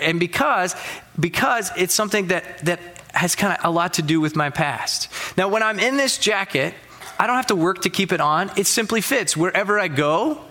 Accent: Memphis, Tennessee, United States; I grew up in Memphis, Tennessee. I'm a Tennessee fan because my family, we really enjoy that.

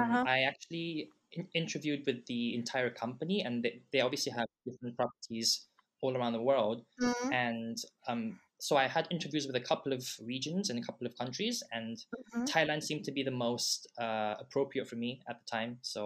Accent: South Korea; English is a second language; also born or lived in 14 countries; So I'm actually from South Korea.

